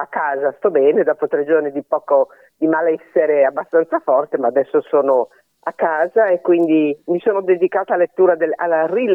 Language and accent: Italian; Udine, Friuli-Venezia Giulia, Italy; io sono di Udine, sono friulana, però la mia mamma è friulana, ma mio padre era di Trento.